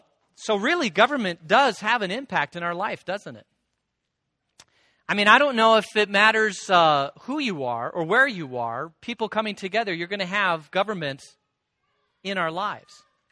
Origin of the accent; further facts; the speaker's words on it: Phoenix, Arizona, United States; I remember when I was growing up in Phoenix, on the front page of the Arizona Republic